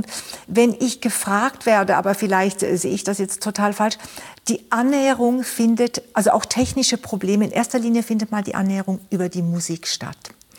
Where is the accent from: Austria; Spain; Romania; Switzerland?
Switzerland; born there; meine Eltern sind beide aus Ungarn gekommen, in 56. Ich bin zwar schon in der Schweiz geboren, aber ich habe natürlich ungarische Wurzeln. Mhm. Und ich habe auch einen Großteil meiner Ausbildung dann wieder in Ungarn gemacht, an der Franz Liszt Musikakademie. Ich spreche auch Ungarisch